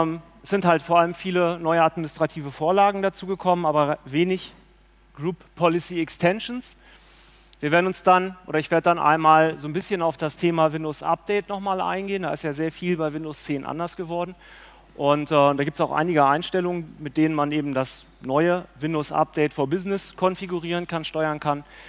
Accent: Hannover, Lower Saxony, Germany; Ich komme aus Hannover

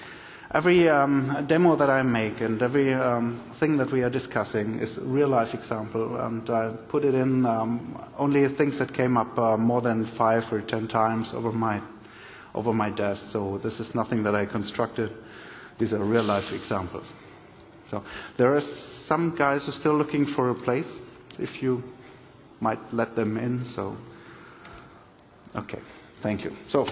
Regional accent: Germany; English is a second language; currently I'm working for a Technidata IT service, which is in Karlsruhe in Germany, so excuse my accent.

